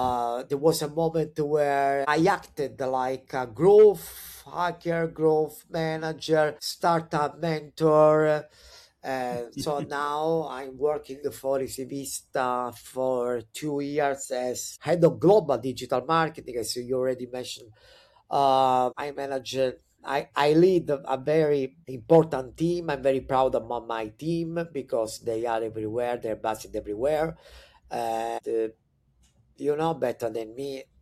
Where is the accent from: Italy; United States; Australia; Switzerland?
Italy; first language Italian; English is a second language; Italian is my first language. I do speak English, German, French, a little bit of Spanish.